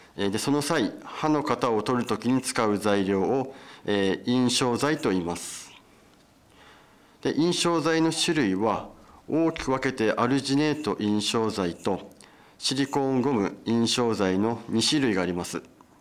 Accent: Shiwa, Iwate, Japan; はい、僕は岩手県の紫波町の出身です。

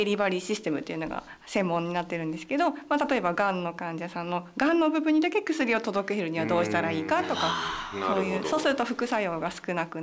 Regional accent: Shimizu, Shizuoka, Japan; moved away; すごく田舎なんですけど、寸東郡清水町っていう柿田川の湧き水が有名なところの出身でして

